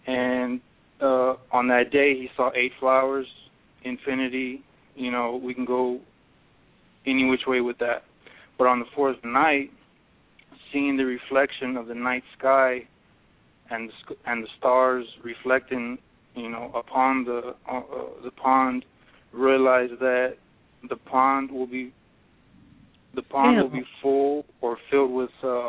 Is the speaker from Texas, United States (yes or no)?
yes; Texas, United States; You know, I'm from South Texas, you know, Mexican-American, all that yada yada.